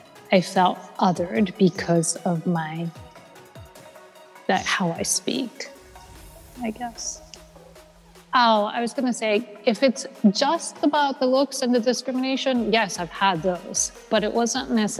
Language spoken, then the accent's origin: English; Japan; English is a second language; now in United States; Like, when I immigrated, of course, you know, all my other friends and peers in school were trying to correct certain speech patterns. So me being Japanese